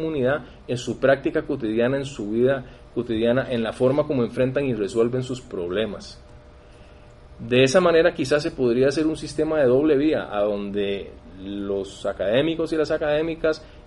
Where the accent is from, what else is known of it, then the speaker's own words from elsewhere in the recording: Costa Rica; nos congratulemos todos como universitarios, como costarricenses